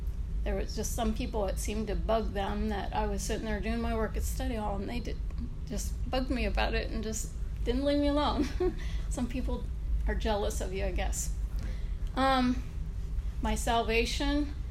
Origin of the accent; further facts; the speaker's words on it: Sugarcreek, Ohio, United States; also born or lived in Dover; I was born in Dover, Ohio, and I've lived all my life in Sugar Creek, and some people come for Amish country, but that's where I've grown up, and it's a great place to be.